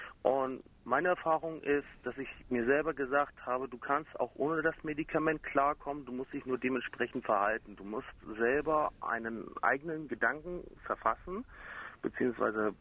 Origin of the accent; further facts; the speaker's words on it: Buchholz in der Nordheide, Lower Saxony, Germany; ich komme aus Buchholz in der Nordheide. Ich bin 27 Jahre alt, also noch ziemlich jung